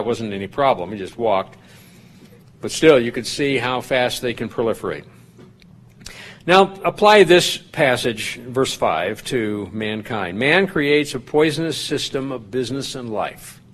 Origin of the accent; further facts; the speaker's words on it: the West, United States; Those are the challenges to growing up in the West where there are a lot of snakes.